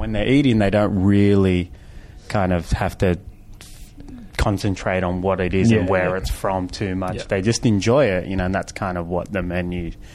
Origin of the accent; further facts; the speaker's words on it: Fiji; And it's like I grew up in Fiji. I fell in love with Southeast Asian.